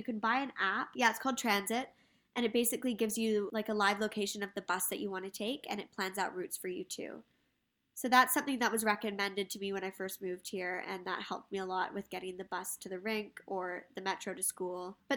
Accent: London, United Kingdom; now in Montreal, Canada; So I came from London, and everyone knows the tube map there is so overwhelming.

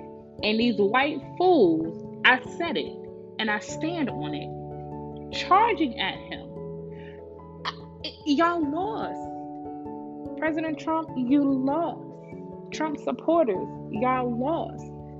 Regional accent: Brooklyn, New York, United States; You know, I'm a city girl. I grew up in Brooklyn, New York, so I didn't have to deal with much racism in my face.

